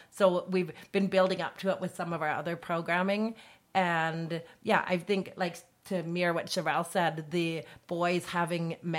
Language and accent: English; Revelstoke, British Columbia, Canada; I grew up in Revelstoke.